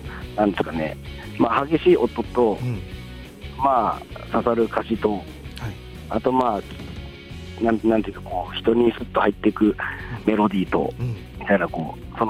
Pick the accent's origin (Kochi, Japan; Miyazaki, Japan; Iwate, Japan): Miyazaki, Japan; 僕と同じで、うん、宮崎で、まあ、九州なんですよ。